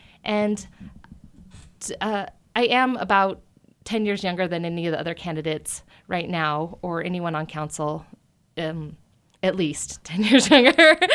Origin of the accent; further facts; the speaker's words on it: Park City, Utah, United States; I grew up in Park City. I moved here with my family when I was 9, and I got to be a kid that grew up skiing and swimming at the racquet club and riding my bike all over town and riding the bus.